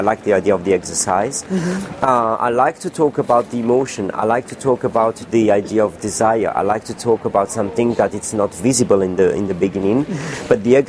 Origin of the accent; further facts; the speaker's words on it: Madagascar; moved away; also born or lived in Paris, France; So, I was born in Madagascar, raised in Madagascar. I had a very normal education and coming from a very normal family. Then I moved to Paris because I study architecture